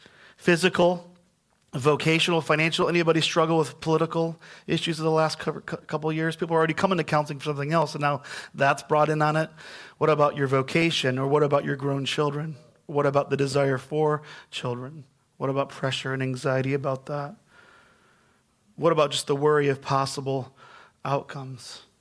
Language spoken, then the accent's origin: English; Grand Rapids, Michigan, United States; also born or lived in Detroit; and I'm from the Midwest. I was born in Detroit, but raised on the west side of the state of Michigan in a city called Grand Rapids.